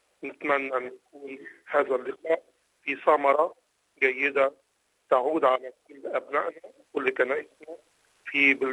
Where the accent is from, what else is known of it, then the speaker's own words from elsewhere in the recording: Egypt; الصعوبات الموجودة حاليا عندنا في مصر